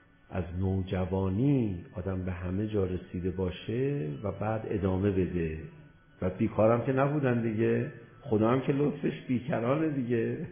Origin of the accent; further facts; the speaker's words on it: Tehran, Tehran Province, Iran; حالا ایشون اهل تهران نیست، منم اهل تهرانم